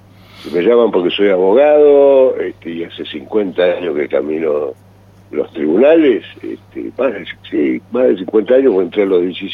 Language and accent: Spanish; Argentina; somos los argentinos